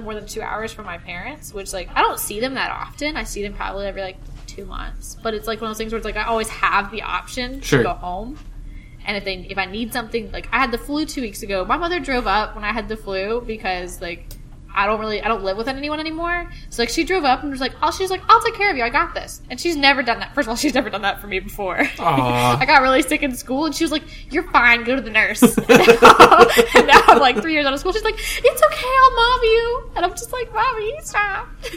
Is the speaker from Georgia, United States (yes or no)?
yes; Atlanta, Georgia, United States; moved away as an adult; also born or lived in Knoxville / South Carolina; So I'm from the Southeast. So I grew up in Atlanta. I was born in Knoxville.